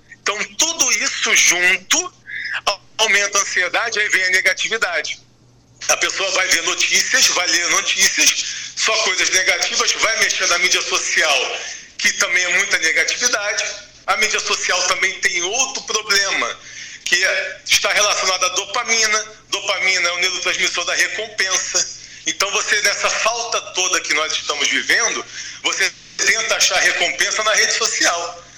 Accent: Rio de Janeiro, Brazil; now in Portugal; eu sou filho de português. Então, eu já fui criado numa colônia portuguesa no Rio de Janeiro, onde os meus amigos, os vizinhos, eram todos portugueses. Então, eu já tenho essa raiz, essa cultura portuguesa

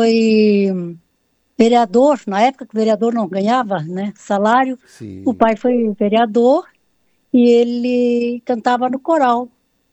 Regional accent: Urussanga, Santa Catarina, Brazil; as minhas raízes são de Uruçanga. Ah. Na verdade, eu nasci na Vila de Treviso, na época, município de Uruçanga, né? Uhum. Então, mas eu sou uruçanguense.

